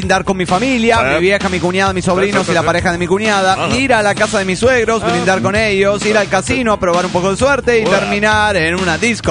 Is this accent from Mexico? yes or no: yes; Mexico City, Mexico; del DF mexicano.